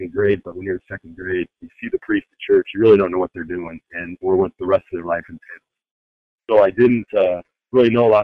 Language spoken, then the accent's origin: English; Iowa, United States; I grew up in Iowa, and so I competed in everything from wrestling, basketball, football, track and field, baseball.